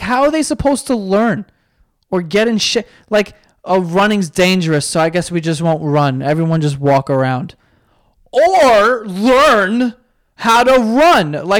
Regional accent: New York, United States; I mean, we're from New York, so if someone's, if I can't see the Bluetooth, I just assume you're out of your fucking mind, and I let you go.

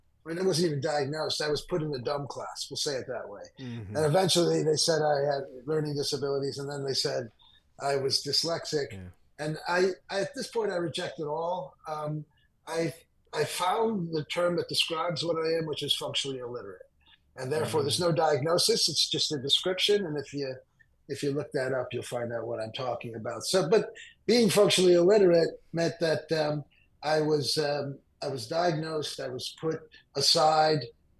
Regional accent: Detroit, Michigan, United States; I'm from Detroit, Greek-American. I'm born in 1962. I grew up in that epoch of the 60s and 70s in Detroit, which was a changing city as the country changed.

